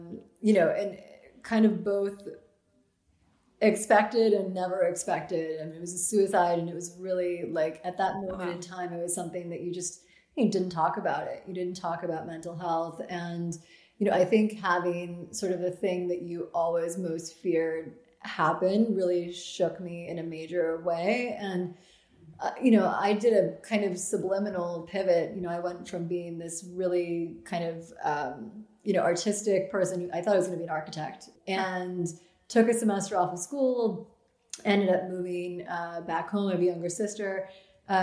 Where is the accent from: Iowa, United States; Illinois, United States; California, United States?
Iowa, United States; Grinnell; I am from Grinnell, Iowa.